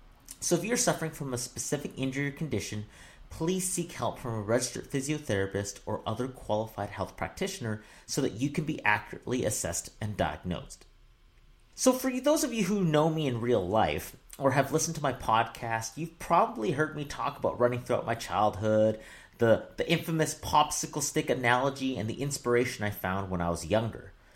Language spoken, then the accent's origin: English; Vancouver, British Columbia, Canada; I found myself running most years growing up in Vancouver